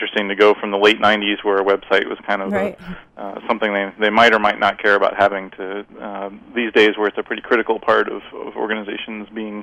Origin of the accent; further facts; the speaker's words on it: Cincinnati, Ohio, United States; moved away as an adult; now in Richmond, United States; I grew up in Cincinnati, Ohio, and I came to Richmond to go to Earlham College.